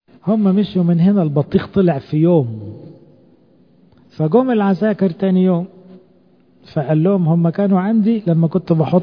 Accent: Egypt; اي كرامة لينا كمصريين ان ربنا يعتبرنا شعبه؟

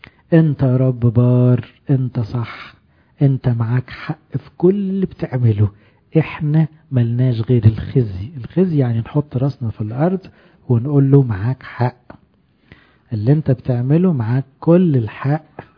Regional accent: Egypt; احنا عادتنا كمصريين مثلا تشرب حاجة وترمي الكوباية في الشارع

